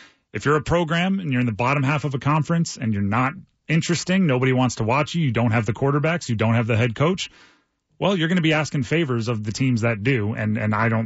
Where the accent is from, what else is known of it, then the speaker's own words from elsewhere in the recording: New Jersey, United States; Grew up, part of my childhood was in Jersey.